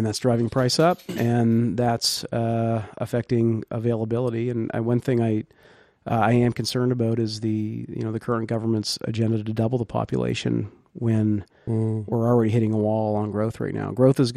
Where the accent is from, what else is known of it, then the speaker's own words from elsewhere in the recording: Yarmouth, Nova Scotia, Canada; I come from Yarmouth. We've had a very stable population